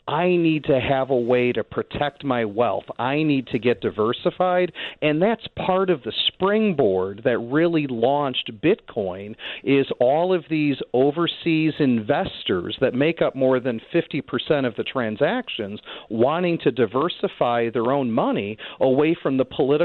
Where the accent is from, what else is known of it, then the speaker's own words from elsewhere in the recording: Bloomington-Normal, Illinois, United States; I am from Bloomington Normal. ISU. Go Redbirds, baby.